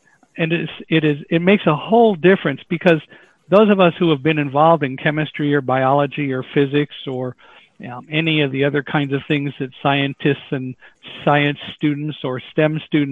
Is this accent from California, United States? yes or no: no; Chicago, Illinois, United States; born there; I was born in Chicago, so I still consider it one of my favorite places.